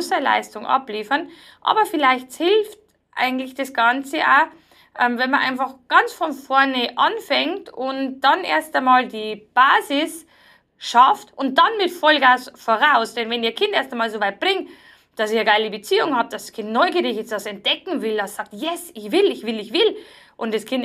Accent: Bavaria, Germany

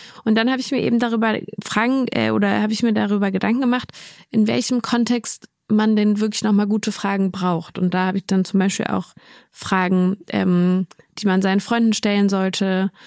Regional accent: Cologne, North Rhine-Westphalia, Germany; now in Berlin, Germany; also ich wohne seit 10 Jahren fast in Berlin und ich fühle mich in Berlin schon auch total zu Hause, aber ursprünglich komme ich aus Köln und manchmal fehlt mir die rheinländische Frohnatur hier in Berlin.

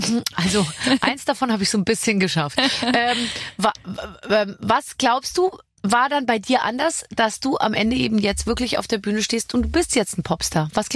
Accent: Bavaria, Germany; wir sind beide aus Bayern.

